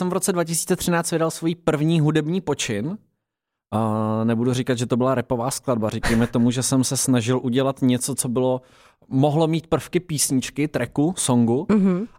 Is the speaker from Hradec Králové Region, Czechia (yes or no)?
yes; Třebechovice pod Orebem, Hradec Králové Region, Czechia; protože já jsem z Třebechovic pod Orbem, což je 20 kilometrů od Hradce